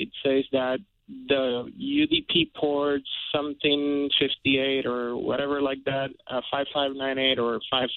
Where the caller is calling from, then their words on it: San Juan, Puerto Rico; I'm calling from San Juan, Puerto Rico.